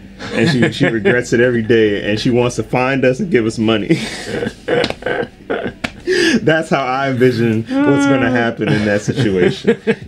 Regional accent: Miami, Florida, United States; say, hey, I'm from Miami

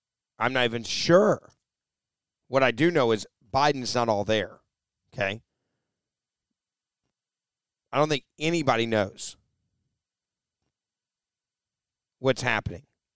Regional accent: Pennsylvania, United States; Pennsylvania, oh, that's me. Yeah, I'm from Pennsylvania.

